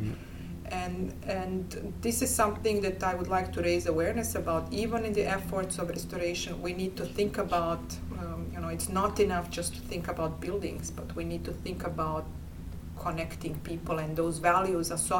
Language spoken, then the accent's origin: English; Bosnia & Herzegovina; I come from Bosnia. A lot of our heritage has been destroyed 20 years ago during the war.